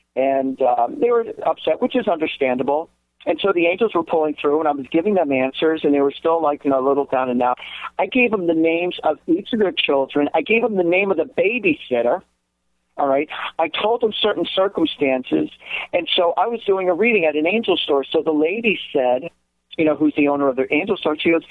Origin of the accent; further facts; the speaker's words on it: New Jersey, United States; from all the way from New Jersey in my home state